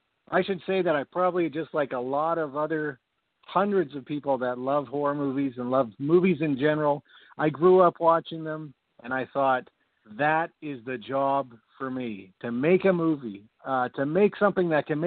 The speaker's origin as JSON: {"language": "English", "country": "Canada", "said": "I'm from Canada? I'm up in Vancouver, BC, which is in Canada, just over the border there."}